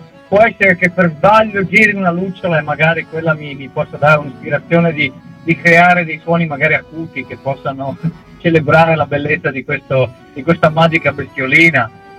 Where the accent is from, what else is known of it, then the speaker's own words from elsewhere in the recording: Friuli-Venezia Giulia, Italy; sì, friulano, ma anche sicul friulano, ovvero di madre siciliana, però nato e cresciuto in Friuli, terra che adoro senza ritegno, e che non mi stufa mai